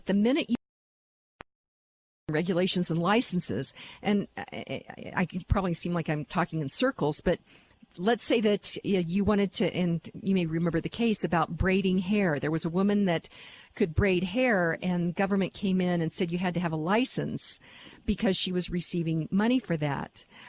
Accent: United States; And then because I'm American, it's an American, Americans give a lot.

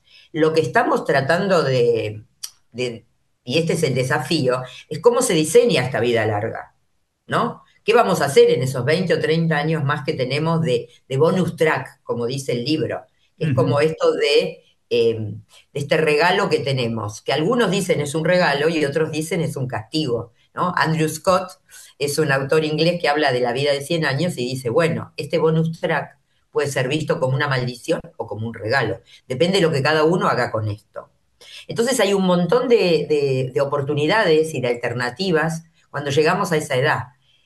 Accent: Argentina; born there; en Argentina, donde yo nací, donde vivo

